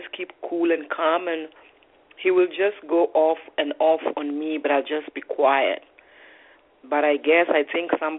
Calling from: New Jersey, United States; I'm calling you from New Jersey.

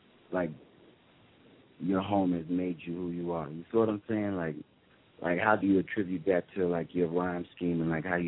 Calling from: Brooklyn, New York, United States; man, calling out of Brooklyn, USA.

